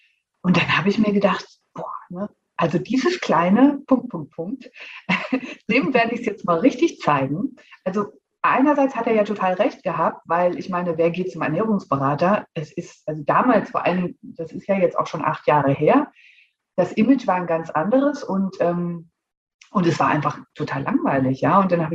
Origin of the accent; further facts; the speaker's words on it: Hesse, Germany; Ich bin 41 Jahre alt, alleinerziehende Mama aus der Nähe von Frankfurt.